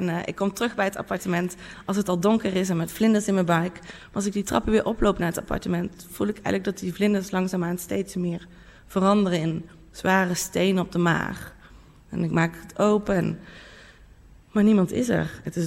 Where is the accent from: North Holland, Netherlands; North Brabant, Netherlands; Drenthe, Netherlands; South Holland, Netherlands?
North Brabant, Netherlands; altijd als ik uitging in mijn eigen dorp waar ik vandaan kom in Brabant.